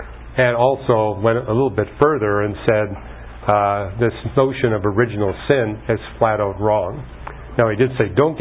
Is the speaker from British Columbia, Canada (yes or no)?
yes; Vancouver, British Columbia, Canada; also born or lived in Toronto; where I grew up in Vancouver was less than 1% Christian. And likewise, where I went to university in Toronto, less than 1% Christian.